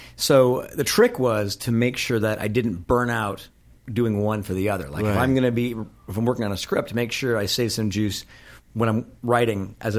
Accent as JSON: {"language": "English", "town": "Denver", "region": "Colorado", "country": "United States", "tie": "born or raised there", "also_born_or_lived": "Santa Monica / Los Angeles", "said": "No, I grew up on Butler Avenue in like West L.A., I think, until I was 4, and then I moved to Denver. Because that's what you did in the 70s. You moved to Denver."}